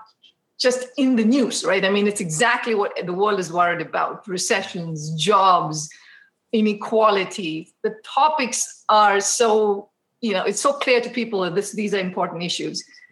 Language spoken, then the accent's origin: English; India; growing up in India